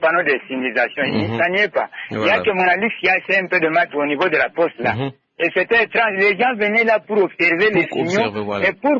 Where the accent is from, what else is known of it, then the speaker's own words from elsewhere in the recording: Lubumbashi, Haut-Katanga, DR Congo; Moi, qui vous parle ici, j'ai grandi à Lubumbashi.